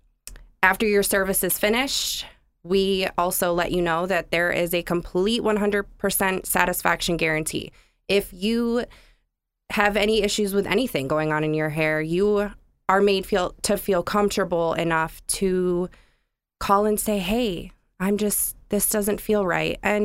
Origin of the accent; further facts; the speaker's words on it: Ohio, United States; moved away; also born or lived in Michigan; I was born and raised in Ohio, and then I moved to Michigan for a few years.